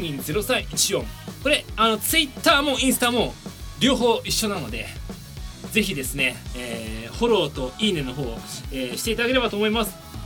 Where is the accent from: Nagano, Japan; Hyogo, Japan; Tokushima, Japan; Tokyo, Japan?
Tokyo, Japan; 1990年3月14日生まれ、ホワイトデー生まれです。